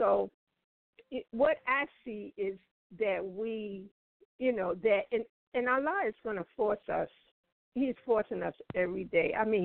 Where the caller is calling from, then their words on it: Richmond, Virginia, United States; Richmond, Virginia.